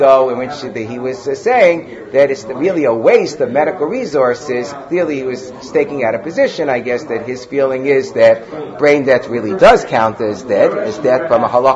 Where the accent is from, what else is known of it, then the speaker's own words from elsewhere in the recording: Muncie, Indiana, United States; I grew up in Muncie